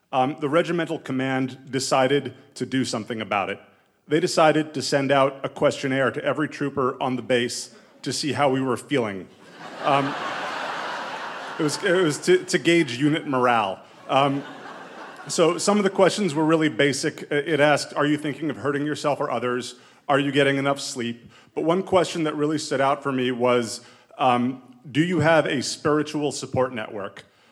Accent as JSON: {"language": "English", "region": "New York", "country": "United States", "said": "he knew that I was a lawyer from New York"}